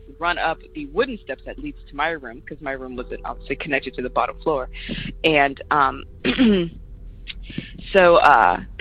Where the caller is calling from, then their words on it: Sacramento, California, United States; I am calling from Sacramento, California.